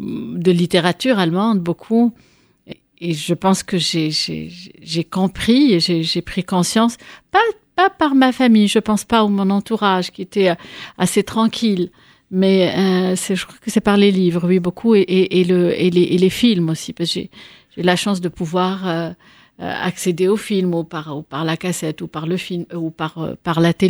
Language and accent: French; Tunis, Tunis Governorate, Tunisia; Je suis née à Tunis. J'ai grandi à Tunis, dans une banlieue près de Tunis. Donc, j'ai passé une grande partie de ma vie à Tunis, où j'ai fait une maîtrise.